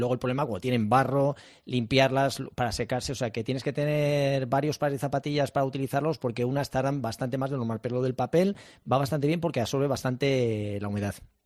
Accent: Spain; ahora soy el histórico español.

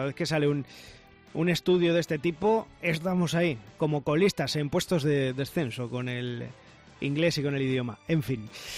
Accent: Extremadura, Spain; soy de pueblo pequeñito. En mi pueblo hay muchas casas vacías, como en tantos pueblos de Extremadura

